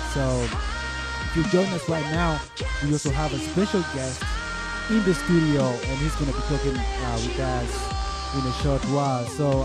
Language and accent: English; Kenya; I went back to my home country in Kenya